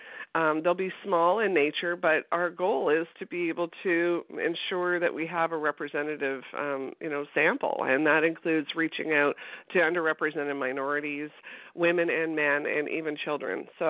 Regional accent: Scarborough, Ontario, Canada; I'm from Scarborough, Ontario. I went to the University of Toronto

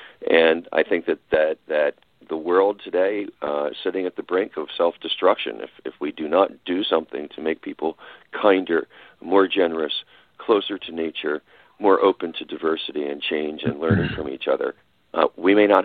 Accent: Washington, District of Columbia, United States; I was growing up in Washington, D.C., in a civil rights household.

